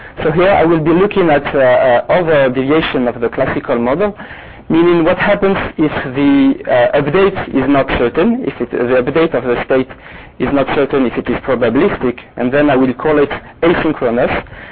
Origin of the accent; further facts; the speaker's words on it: France; So this is just to say that it's maybe because I come from France, I want to resist to the American influence